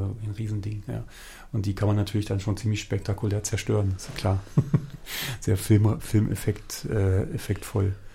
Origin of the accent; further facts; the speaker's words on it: Potsdam, Brandenburg, Germany; ich komme ja aus Potsdam, das ist ja Nachbarstadt von Berlin